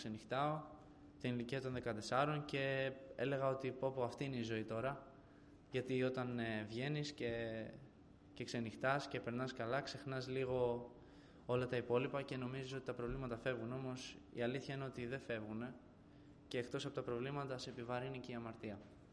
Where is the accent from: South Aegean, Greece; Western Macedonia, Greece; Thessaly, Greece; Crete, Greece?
South Aegean, Greece; Rhodes; born there; Γεννήθηκα στη Ρόδο το 2001 από μια οικογένεια η οποία είναι στην επικρατούσα θρησκεία της χώρας μας